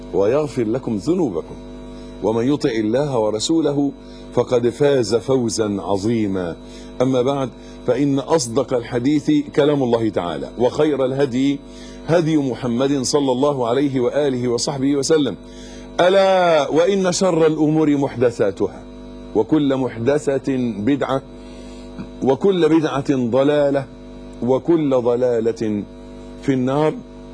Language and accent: Arabic; Egypt; ده بالنسبة لنا احنا كمصريين مشكلة اكبر، يعني لازم نفهمها كلنا كمصريين ان دي مشكلتنا.